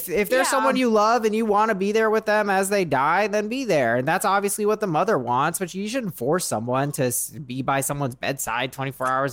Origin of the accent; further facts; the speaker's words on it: Arizona, United States; They were in Florida. I was raised in Arizona. We saw them once a year.